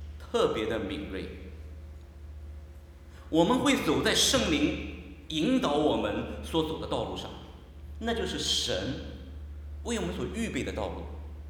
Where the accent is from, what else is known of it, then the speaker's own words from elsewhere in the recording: China; 这一点我们中国人的父母尤其清楚。